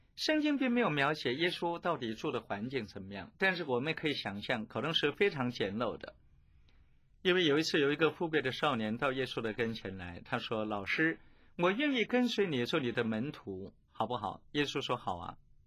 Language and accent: Chinese; China; 我们中国人喜欢用普天同庆来形容一个节日的意义和它的重大